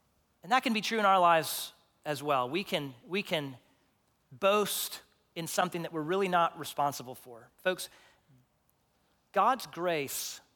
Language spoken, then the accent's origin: English; Houston, Texas, United States; That was the way I was growing up. I grew up in Houston.